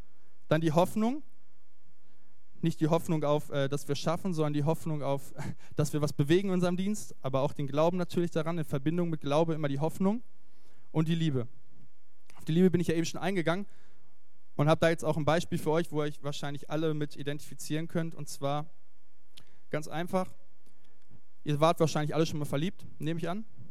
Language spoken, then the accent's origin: German; Göttingen, Lower Saxony, Germany; bei uns zu Hause in Göttingen, nicht so weit weg von hier